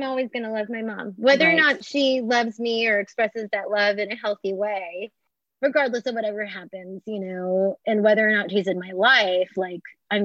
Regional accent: California, United States; born there; fast forward 13 and 15 years later, I was born in California.

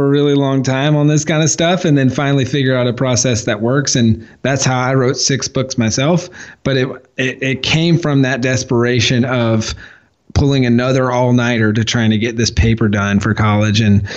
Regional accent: Walhalla, South Carolina, United States; I'm originally from Walhalla, South Carolina, a small town in the middle of nowhere, C-level English student

